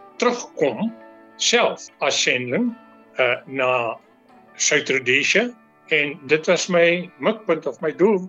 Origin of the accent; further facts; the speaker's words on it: Morgenster, Masvingo, Zimbabwe; hulle was sendlinge op Morgenster. En dit is waar ek groot geword het, self. Dit is waar my huis was.